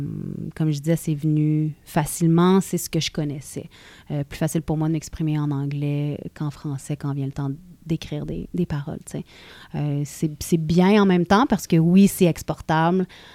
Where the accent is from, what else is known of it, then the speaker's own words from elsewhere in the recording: Montreal, Quebec, Canada; French is a second language; je viens d'un milieu un peu plus anglophone. Okay. J'ai grandi dans le West Island, puis je suis allée à l'école en français